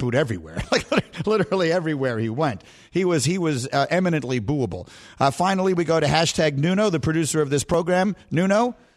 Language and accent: English; New York, United States; I was a Knicks fan growing up in New York